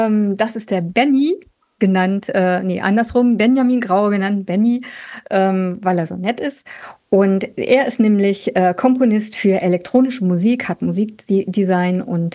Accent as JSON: {"language": "German", "region": "Rhineland", "country": "Germany", "said": "Ich bin ja auch eine Rheinländerin"}